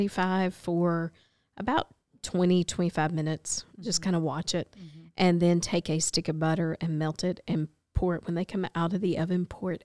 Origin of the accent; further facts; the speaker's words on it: Ireland; I'm white. I'm Irish.